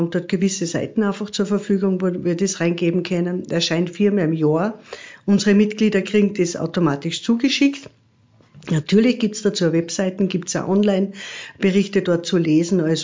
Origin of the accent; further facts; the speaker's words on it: Salzburg, Austria; Ich komme aus dem Land Salzburg, aus dem schönen Pinzgau, lebe aber schon seit 55 Jahren jetzt in der Stadt Salzburg, muss ich sagen.